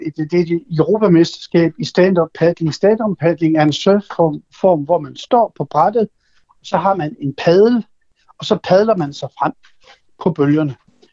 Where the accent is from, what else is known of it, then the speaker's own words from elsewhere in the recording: North Denmark Region, Denmark; jeg er født og opvokset i Vendsyssel ud af en gårdmandsfamilie